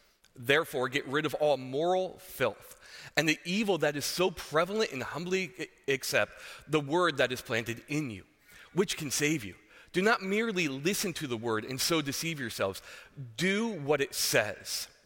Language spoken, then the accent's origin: English; New Jersey, United States; I know I talk fast. I know I struggle with listening. But part of growing up in New Jersey was we were just perpetually angry.